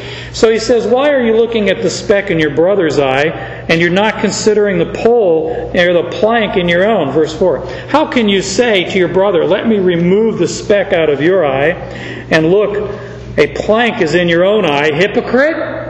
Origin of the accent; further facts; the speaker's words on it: Phoenix, Arizona, United States; You know, I grew up in Phoenix